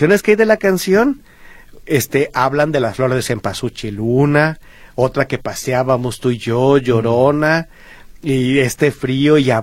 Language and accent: Spanish; Mexico; que siga existiendo nosotros como mexicanos